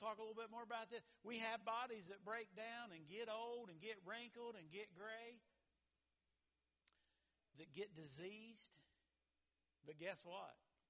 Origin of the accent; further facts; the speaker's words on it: West Virginia, United States; it doesn't take very long when they talk to me to figure out I'm from West Virginia and I'm proud of it. I'm thankful to God for all of that I'm an American, that I'm a West Virginian.